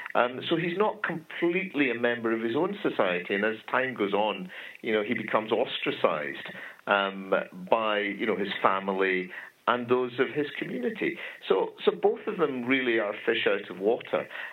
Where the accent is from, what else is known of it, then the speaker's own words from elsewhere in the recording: United Kingdom; I'd grown up in Britain my whole life. I'm born and raised in Britain. And though I'm of Indian origin and I speak Bengali and I understand the culture